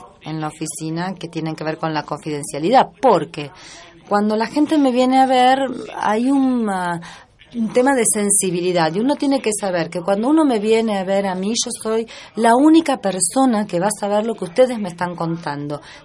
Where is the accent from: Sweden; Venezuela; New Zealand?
New Zealand; Vengo de Nueva Zelanda. Y eso me hace un poco más independiente en algunos aspectos, porque estoy al borde del mundo.